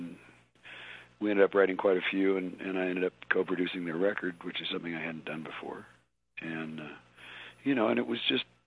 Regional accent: Wyoming, United States; I was raised in Wyoming. I've listened to this stuff all my life.

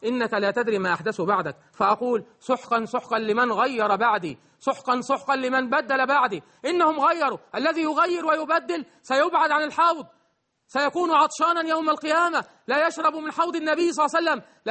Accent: Egypt; وكل هذه الجبال عندنا في مصر

